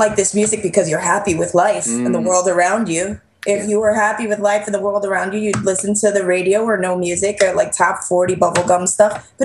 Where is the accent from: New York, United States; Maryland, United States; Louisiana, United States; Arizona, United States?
New York, United States; I think basically, you know, just growing up in New York, it was kind of inevitable because everyone in your neighborhood, like, we all liked different music.